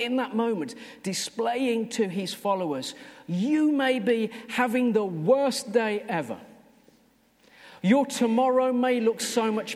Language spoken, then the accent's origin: English; Birmingham, West Midlands, United Kingdom; I mean, I am from Birmingham, but, you know, that's how we roll down there.